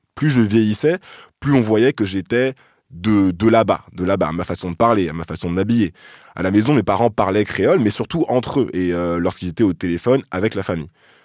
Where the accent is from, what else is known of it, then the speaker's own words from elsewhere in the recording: Paris, Île-de-France, France; also born or lived in Martinique / Marseille; On a vécu à Versailles, Lille, Strasbourg, Metz. Je suis né en Martinique, mais à l'époque de ma naissance, mes parents vivaient à Marseille. Et quand j'ai eu 6 ans, on s'est définitivement fixé à Paris.